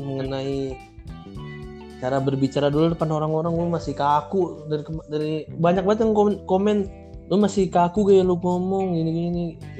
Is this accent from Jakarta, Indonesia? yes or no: yes; Jakarta, Indonesia; saya gak ngerti bang, saya orang Jakarta.